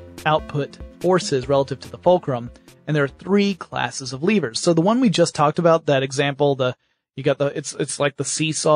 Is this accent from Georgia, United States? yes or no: yes; Georgia, United States; I'm from Georgia. That example means nothing to me.